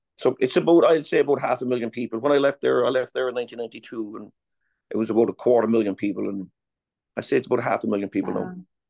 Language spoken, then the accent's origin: English; Cork, Munster, Ireland; now in Maryland, United States; I'm originally from Cork, Cork City. That's down the south.